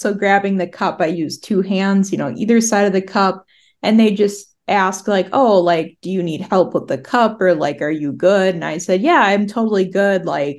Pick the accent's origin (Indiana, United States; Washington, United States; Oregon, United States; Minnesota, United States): Minnesota, United States; I'm from Minnesota.